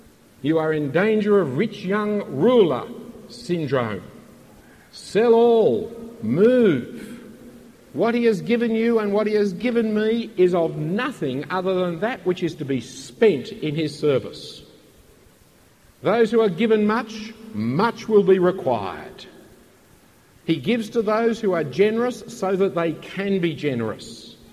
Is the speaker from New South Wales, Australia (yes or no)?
yes; Bellevue Hill, New South Wales, Australia; I know it, I come from Bellevue Hill.